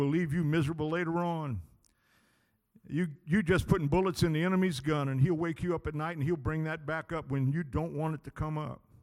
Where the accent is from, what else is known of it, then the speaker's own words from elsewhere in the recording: Louisiana, United States; I grew up in South Louisiana. And like my friend Brother Alton, I know what good gumbo is.